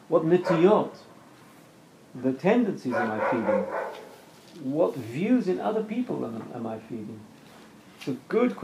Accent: England, United Kingdom; Me being English, Israeli, English, more English than Israeli, I'm thinking things like what I, you know, what kinds of things that come from my past and so on.

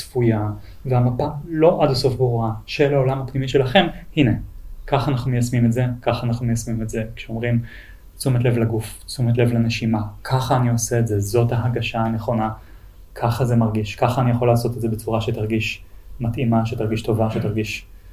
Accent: Krayot, Haifa District, Israel; כשהייתי ילד, גדלתי בקריות, וגדלתי בקריות בשנות 90.

